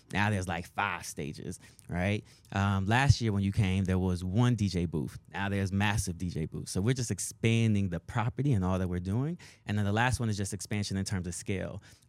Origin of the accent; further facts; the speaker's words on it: Denver, Colorado, United States; also born or lived in Boulder; Let me say, I was born in Boulder, but I grew up in Denver.